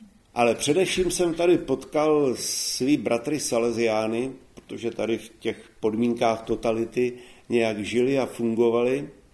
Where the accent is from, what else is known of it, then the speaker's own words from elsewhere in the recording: Litomyšl, Pardubice Region, Czechia; Já jsem maturoval ve východních Čechách a taky pocházím z východních Čech, z Litomyšle.